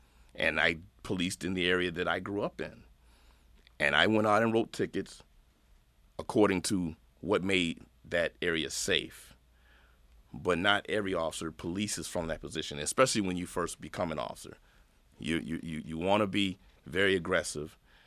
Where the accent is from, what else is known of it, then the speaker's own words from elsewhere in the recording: Rochester, New York, United States; I grew up at Bating Street, and at the time, Hanover Houses was still up.